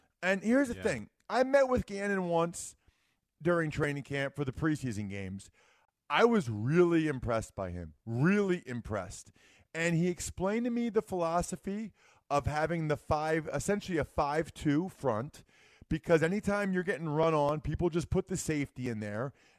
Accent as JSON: {"language": "English", "town": "Wyomissing", "region": "Pennsylvania", "country": "United States", "tie": "born or raised there", "said": "I remember growing up in Wyomissing, which is Reading, watching the Eagles."}